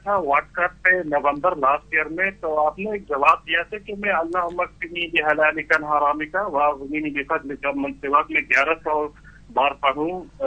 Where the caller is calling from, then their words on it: South Africa; میں South Africa سے بات کر رہا ہوں.